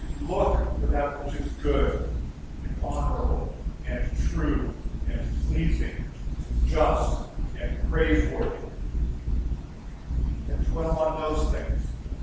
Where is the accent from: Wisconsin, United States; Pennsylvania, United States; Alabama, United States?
Pennsylvania, United States; Pittsburgh; because he was from Pittsburgh, and I'm from Pittsburgh.